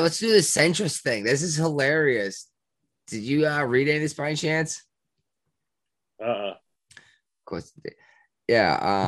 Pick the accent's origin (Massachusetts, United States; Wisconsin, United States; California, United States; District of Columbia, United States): Massachusetts, United States; I grew up in Massachusetts, but yes, I know exactly what you're talking about.